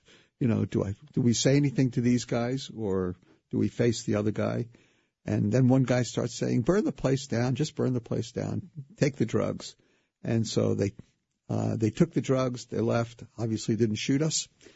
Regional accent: Brooklyn, New York, United States; So I like to say I was born and raised in the Holy Land, Brooklyn.

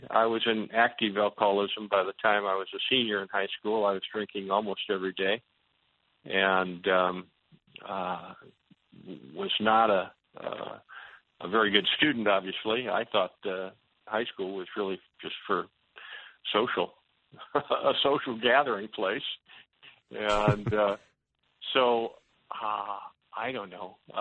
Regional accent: Des Moines, Iowa, United States; I grew up here in Des Moines, Iowa, and went to school here in Des Moines

